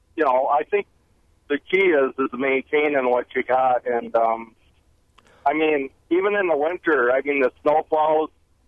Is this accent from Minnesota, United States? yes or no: yes; Hinckley, Minnesota, United States; I'm actually from Hinckley, Minnesota, just west of Danbury, Wisconsin.